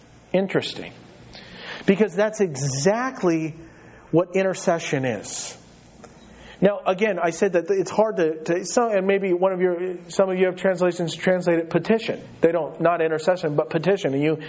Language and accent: English; United States; I like peace and joy and blessing and ease. I'm an American.